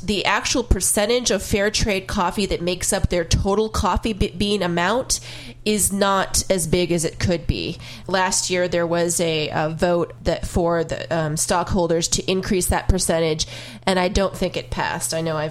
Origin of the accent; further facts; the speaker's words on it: Seattle, Washington, United States; I, for those of you who don't know yet, I'm originally from Seattle.